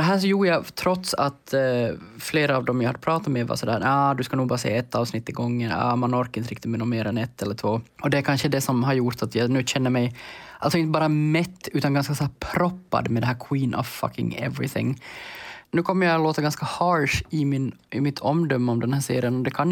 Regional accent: Finland; jag har konstant dåligt samvete för att jag inte har del av mer finskspråkig kultur som finländare ändå.

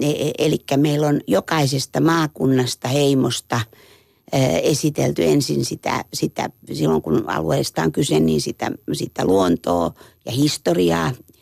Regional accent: Helsinki, Uusimaa, Finland; born there; mä oon syntynyt Helsingissä opiskelijavanhemmille, mutta koska perhe oli kirjoilla Seinäjoella, niin syntymäpaikaksi myöhemmin merkittiin Seinäjoki.

